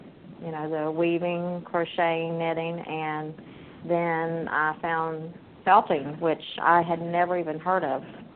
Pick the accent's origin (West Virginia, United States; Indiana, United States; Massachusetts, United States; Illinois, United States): West Virginia, United States; Huntington; born there; now in Ohio, United States; I was born in Huntington, West Virginia, and I went to Marshall University and did my undergraduate and my graduate work there. And in 2000, my husband and I moved to Ohio and bought an 86-acre farm, as is.